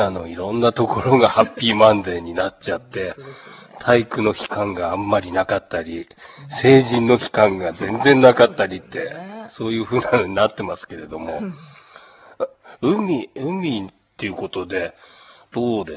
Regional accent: Asahikawa, Hokkaido, Japan; now in Hidaka, Japan; いや自分もね、内陸の旭川育ちなんで、海にはあんまり前も話したと思いますけど、今、日高でこう海岸沿いの生活をしているっていうのが

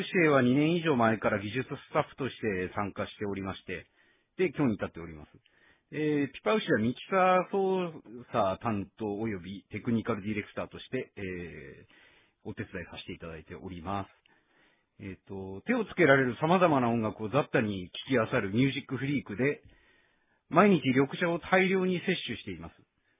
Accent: Sapporo, Hokkaido, Japan; born there; also born or lived in United States; 1977年札幌生まれ、現在32歳です。19歳の時にアメリカに渡り、6年と半年の後札幌に帰ってきました。以来これまで5年以上札幌に住んでいますが

